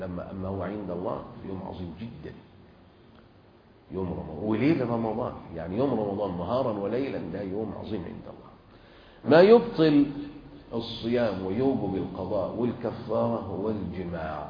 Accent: Saudi Arabia; عندنا في السعودية زنبيل، عندنا مقطف

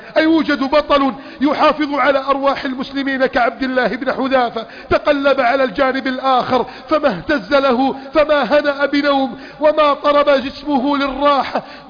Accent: Egypt; واجعل بلدنا مصر آمنا مطمئنا وسائر بلاد المسلمين.

